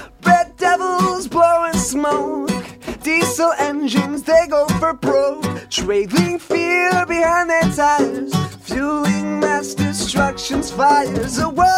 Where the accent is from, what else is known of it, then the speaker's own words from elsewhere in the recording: Costa Mesa, California, United States; Costa Mesa.